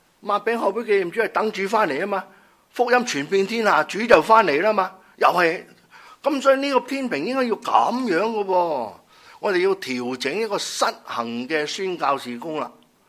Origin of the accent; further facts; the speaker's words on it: Guangdong, China; 我哋广东人咧有一句说话，唔理三七廿一